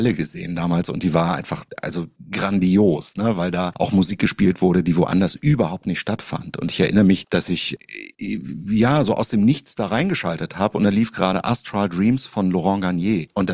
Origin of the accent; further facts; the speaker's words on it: Schleswig-Holstein, Germany; ich komme ursprünglich aus Nordfriesland, ne?